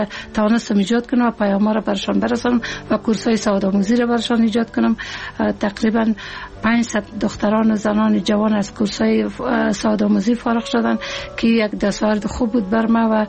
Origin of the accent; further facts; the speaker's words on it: Kabul, Afghanistan; که ما در 56 سال قبل در یک فامیلی روشن فکر به دنیا آمدیم و مکتب دوره ابتدایی را در غربند اتمام رساندیم و دوره لیسه را در لیسه شیدرانی شهر کابل تمام کردیم.